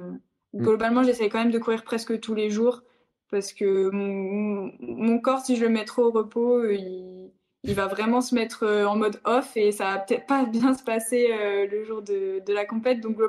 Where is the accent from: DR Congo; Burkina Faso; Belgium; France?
France; North; Après, je viens du Nord, donc j'ai l'habitude.